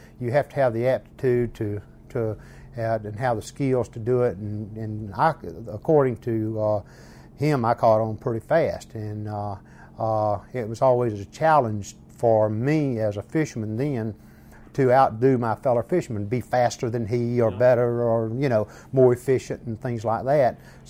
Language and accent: English; Milton, Florida, United States; also born or lived in Pensacola; But we moved to Milton when I was quite young. I was born in Pensacola and raised in Milton, Florida, in Bagdad, Florida.